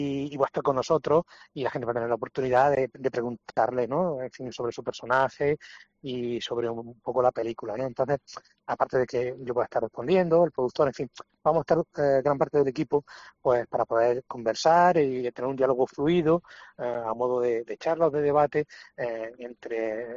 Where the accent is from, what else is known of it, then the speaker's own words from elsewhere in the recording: Guadix, Andalusia, Spain; para mí es un pase muy especial por mi relación íntima íntima con Guadix, claro, mi tierra